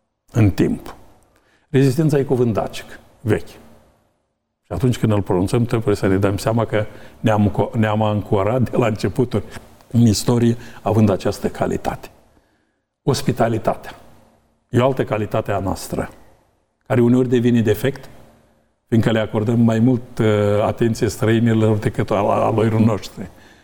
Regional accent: Romania; Sunt european. Pentru integrare europeană, ca români cu valori, cu adevăruri, însușindu-ne valorile altor popoare

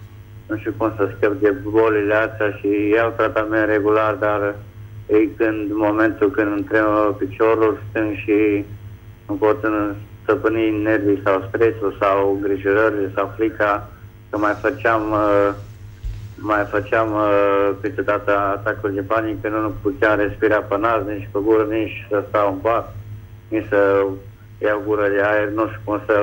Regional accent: Baia Mare, Maramureș County, Romania; Sunt din Baia Mare

